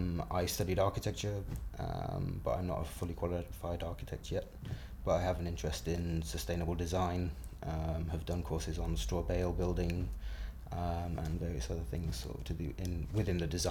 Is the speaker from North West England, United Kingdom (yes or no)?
yes; Audlem, North West England, United Kingdom; born there; now in London, United Kingdom; I was born the 9th of June 1975. I was born in Audlem in Cheshire in the UK, but I now live in London.